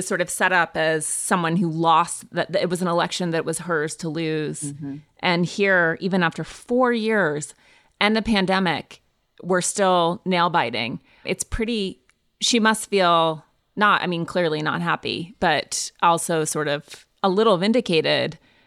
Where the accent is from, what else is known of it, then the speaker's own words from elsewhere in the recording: Montana, United States; I grew up in Montana, so I grew up in a conservative state